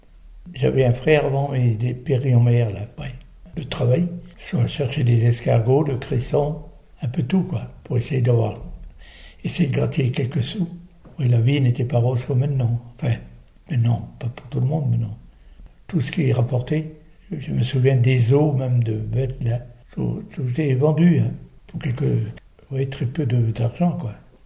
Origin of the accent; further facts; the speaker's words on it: Portsall, Brittany, France; born there; je suis né à Port-Salle le 28 novembre 1923.